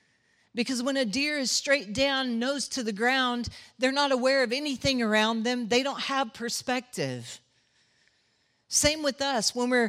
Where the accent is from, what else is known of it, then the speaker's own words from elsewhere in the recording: Texas, United States; I know we're from Texas, so there's got to be somebody in here who does deer hunting.